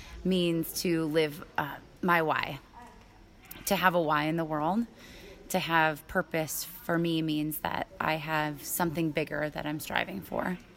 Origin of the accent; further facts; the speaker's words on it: Detroit, Michigan, United States; now in Kenya; in my hometown in Detroit and here in Kenya.